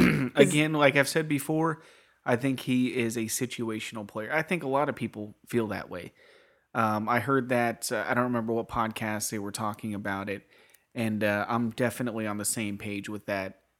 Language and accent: English; United States; We're American, so we don't know how the rest of the world